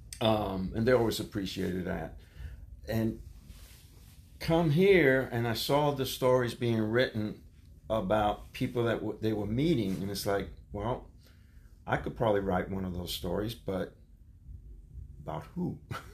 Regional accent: New York, United States; I grew up in New York in the Bronx amongst other Puerto Ricans, and … was a common name. But then when we moved into an Italian neighborhood … a girl's name

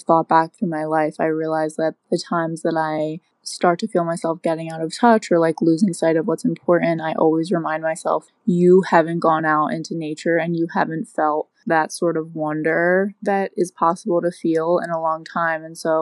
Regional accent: Los Angeles, California, United States; I'm from Los Angeles.

